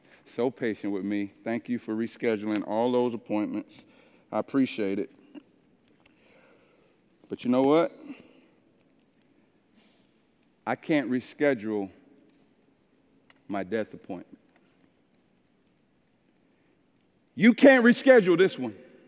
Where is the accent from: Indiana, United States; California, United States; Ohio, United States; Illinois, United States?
Illinois, United States; East St. Louis; And I hear people say all the time, even in my hometown of East St. Louis, oh man, I ain't scared to die.